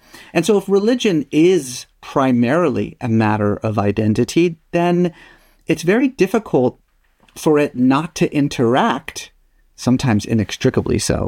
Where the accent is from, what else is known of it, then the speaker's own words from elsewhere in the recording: Iran; English is a second language; moved away as an adult; now in United States; I was a Muslim like so many people are a religion. I grew up in Iran and, you know, my religion was my identity.